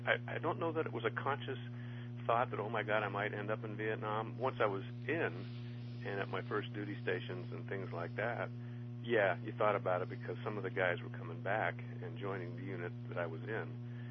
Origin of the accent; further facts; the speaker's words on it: Martinez, California, United States; born there; I was born in September 1946 in Northern California, a small town called Martinez, which is in the San Francisco Bay Area. My parents are also native Californians